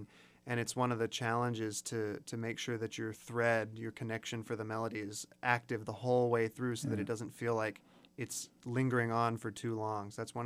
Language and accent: English; Florida, United States; also born or lived in Boston, United States; Being, you know, growing up in Florida, living in Boston, you know, things are a lot more flat out in that part of the country.